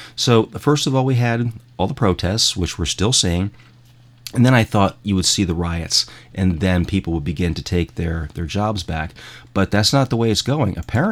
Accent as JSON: {"language": "English", "region": "Connecticut", "country": "United States", "tie": "born there", "moved": "yes", "said": "I was born in Connecticut. I've relayed that to you before. It's just that I moved down here and I became naturalized"}